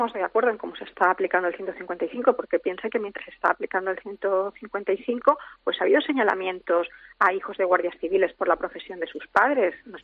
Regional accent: Catalonia, Spain; a mí como catalana

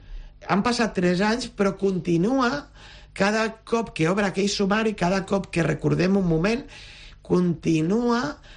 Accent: L'Hospitalet de Llobregat, Catalonia, Spain; Jo també soc d'Hospitalet, la qual conec perfectament la zona.

